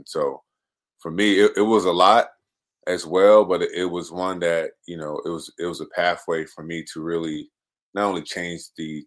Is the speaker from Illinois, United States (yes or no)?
no; Norfolk, Virginia, United States; I'm from Norfolk, and my mom raised four of us.